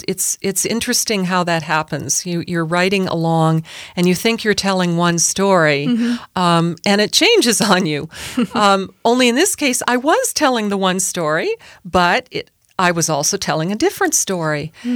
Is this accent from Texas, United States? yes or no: no; Kailua, Hawaii, United States; Growing up in Kailua, Oahu, and it happened the next beach or the next town over in Lanakai